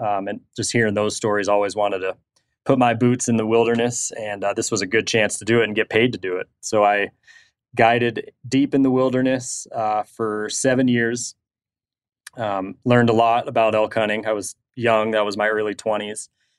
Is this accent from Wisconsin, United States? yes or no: no; Montana, United States; much closer to where I was born and raised in Northwest Montana